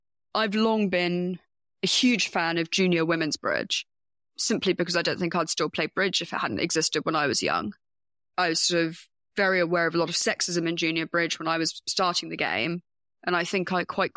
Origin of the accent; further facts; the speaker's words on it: United Kingdom; I'm a Brit